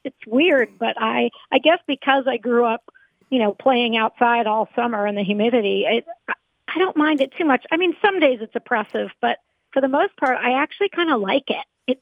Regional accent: Wilmington, Delaware, United States; I was born in Wilmington, which is the biggest city in Delaware. It's probably about the same size as Spokane. Mm. And, raised in the north part of the city. Just suburbia, public schools.

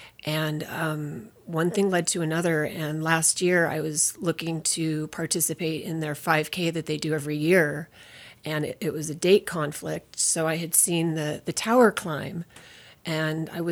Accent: Seattle, Washington, United States; I was born and raised in Seattle.

